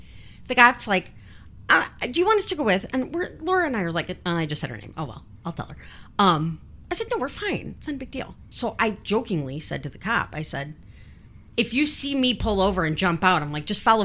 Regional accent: Dalton, United States; I was like, dude, I'm from Dalton. I know crack rocks.

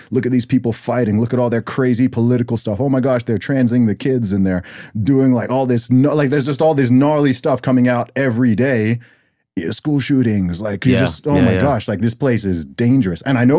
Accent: Saudi Arabia; also born or lived in Dubai; growing up in Saudi Arabia

